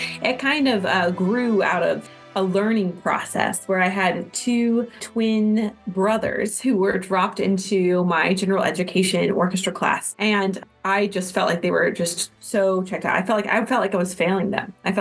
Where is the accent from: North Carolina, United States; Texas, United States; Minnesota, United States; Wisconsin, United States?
Texas, United States; No, I am born and raised in the Northern Texas area, actually.